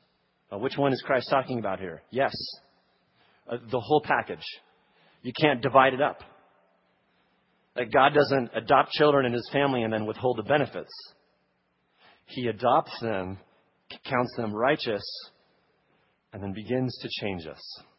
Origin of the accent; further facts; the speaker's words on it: Texas, United States; Oh, I know all this, Pastor. I grew up in Texas and dad's in the ministry.